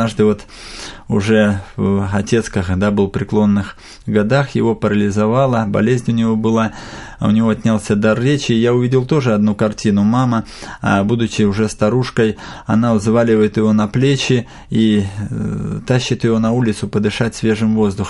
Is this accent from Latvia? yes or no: no; Bryansk Oblast, Russia; я сам родом с Брянской области